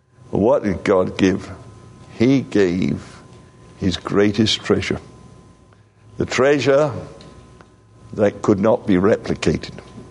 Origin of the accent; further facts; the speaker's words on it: England, United Kingdom; You know, I'm English.